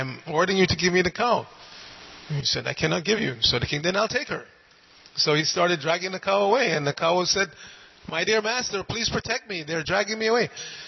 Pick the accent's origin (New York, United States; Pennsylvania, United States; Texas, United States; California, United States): New York, United States; I grew up in New York, and it's always been there.